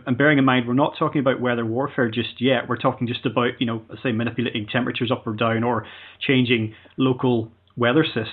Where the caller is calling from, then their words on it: Yorkshire and the Humber, United Kingdom; Yorkshire.